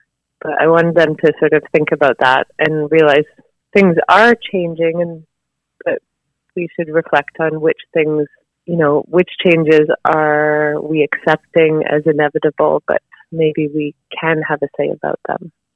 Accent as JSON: {"language": "English", "town": "Vancouver", "region": "British Columbia", "country": "Canada", "tie": "born or raised there", "lives_now": "Sherbrooke, Canada", "said": "I've been living in the townships. I've been living around Sherbrooke since around 2010, and I grew up in Vancouver"}